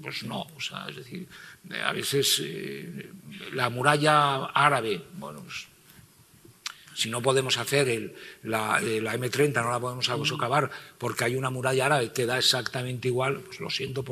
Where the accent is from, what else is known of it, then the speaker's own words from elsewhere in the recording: León, Castile and León, Spain; Yo me curé de eso de espanto, porque soy de León, aunque no lo parece.